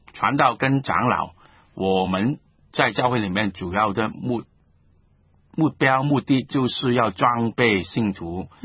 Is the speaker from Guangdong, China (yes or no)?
yes; Guangdong, China; 啊，我们广东人说穿你们